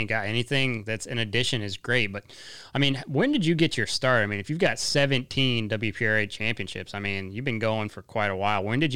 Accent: Colorado, United States; And I grew up in Colorado. The weather's not bad.

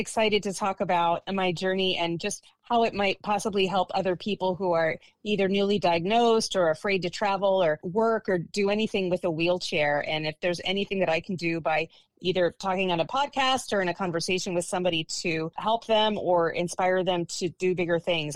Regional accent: Florida, United States; So I grew up in South Florida. I'm the daughter of Cuban immigrants.

